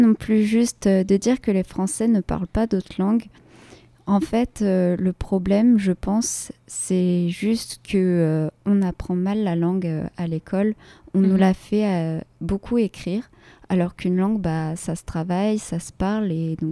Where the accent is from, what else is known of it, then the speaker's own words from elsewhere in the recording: France; je suis française